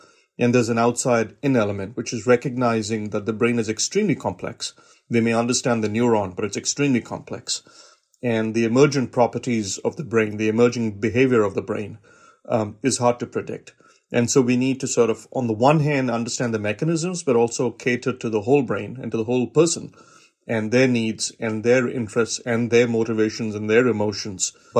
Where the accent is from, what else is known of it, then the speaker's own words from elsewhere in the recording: India; I grew up in India